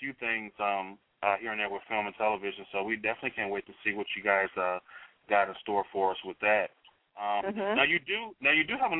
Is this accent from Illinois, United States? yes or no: yes; Chicago, Illinois, United States; now in Arizona, United States; Well, you know, I'm from Chicago, so I'm used to it. I'm used to the cold.